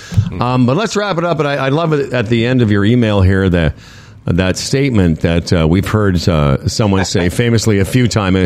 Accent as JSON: {"language": "English", "town": "Moose Jaw", "region": "Saskatchewan", "country": "Canada", "tie": "born or raised there", "said": "Growing up in Moose Jaw"}